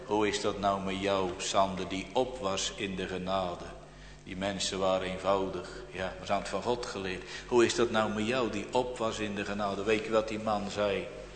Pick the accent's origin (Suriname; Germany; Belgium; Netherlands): Netherlands; Strijensas, South Holland; born there; aan de plaats mijner geboorte waar ik vandaan kom, een klein dorp, Strijensas in de Hoekse Waard gelegen.